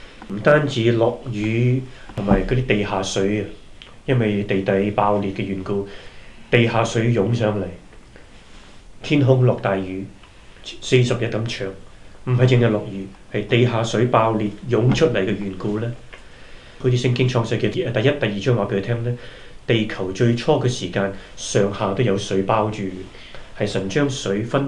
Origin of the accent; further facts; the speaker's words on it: China; 我哋中国人啊，我哋唐人啊